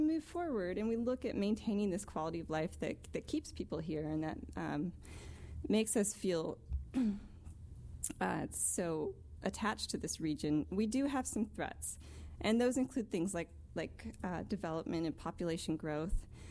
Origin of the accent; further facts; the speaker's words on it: California, United States; I'm from California originally.